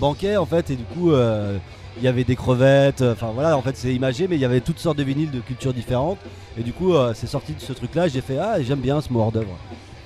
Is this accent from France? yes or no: yes; Brittany, France; ça fait une vingtaine d'années que je fais du scratch, mais je suis breton.